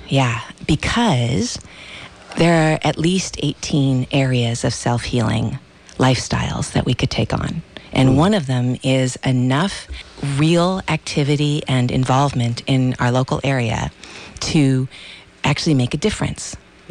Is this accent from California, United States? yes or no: yes; Los Angeles, California, United States; now in Santa Cruz, United States; I came 23 years ago and loved getting involved immediately with everything that I could because I came from Los Angeles where it seemed too big to get super involved.